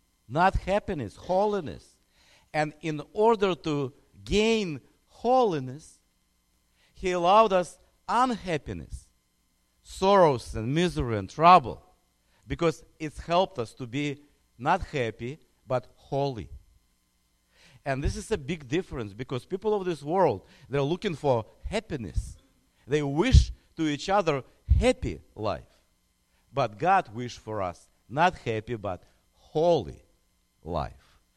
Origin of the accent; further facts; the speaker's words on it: Kyiv, Ukraine; now in United States; I came from Ukraine, from Kyiv. And I received my theological education here in the States.